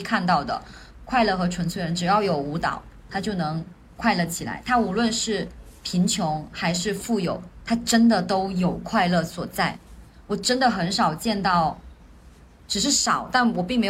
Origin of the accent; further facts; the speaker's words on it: Hainan, China; 对，我小时候在海南农村去抓蛇啊什么什么，这段很野的这段经历